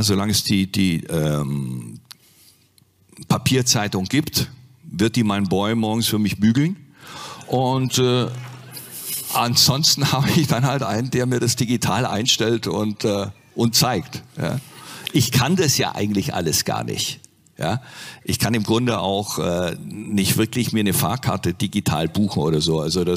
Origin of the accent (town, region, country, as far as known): Nürtingen, Baden-Württemberg, Germany